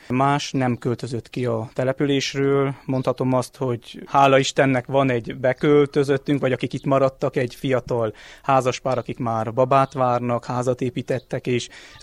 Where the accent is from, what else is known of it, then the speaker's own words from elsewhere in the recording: Homoródalmás, Harghita, Romania; 29 éves, fiatal házasember, Homorodalmásról származom, innen 24 kilométerre is.